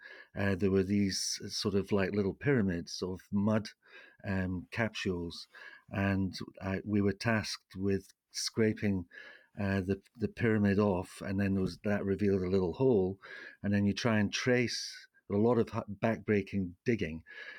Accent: St Andrews, Scotland, United Kingdom; I grew up in St. Andrews in Scotland, right on the seashore there.

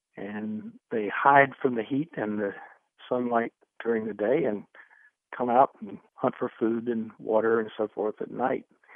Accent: Raleigh, North Carolina, United States; from Raleigh

